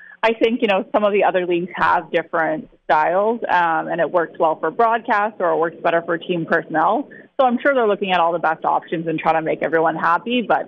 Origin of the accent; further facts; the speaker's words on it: Toronto, Ontario, Canada; I'm from Toronto, so we always hear 1967.